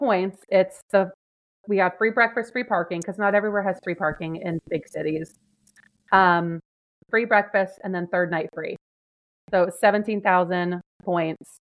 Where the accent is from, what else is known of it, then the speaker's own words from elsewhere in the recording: Florida, United States; I was born and raised in Florida, but I have never seen one.